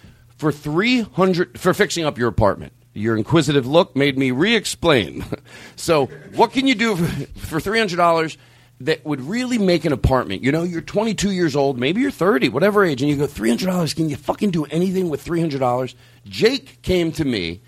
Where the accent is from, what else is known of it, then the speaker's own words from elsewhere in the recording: Dallas, Texas, United States; I'm from Dallas. Yeah. Look at me.